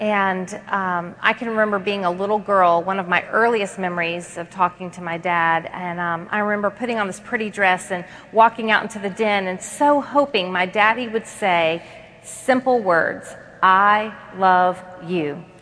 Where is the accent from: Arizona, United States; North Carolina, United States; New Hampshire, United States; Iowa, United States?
North Carolina, United States; That's right. I'm from North Carolina